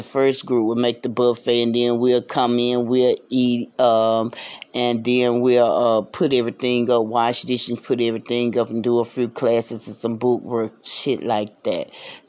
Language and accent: English; the South, United States; where I'm from the South, if you haven't heard it by now.